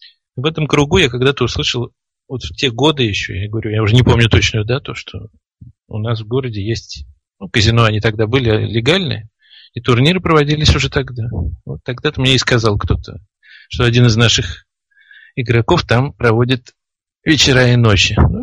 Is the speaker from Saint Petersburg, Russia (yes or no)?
yes; Saint Petersburg, Russia